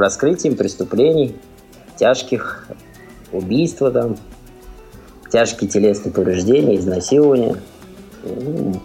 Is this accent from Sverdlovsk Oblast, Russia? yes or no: no; Kazan, Tatarstan, Russia; Родился я в Казани, живу в Казани